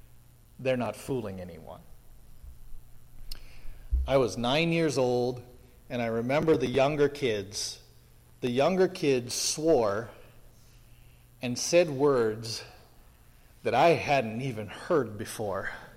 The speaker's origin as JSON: {"language": "English", "town": "Anahola", "region": "Hawaii", "country": "United States", "tie": "born or raised there", "said": "it always reminds me of growing up. I grew up in Anahola."}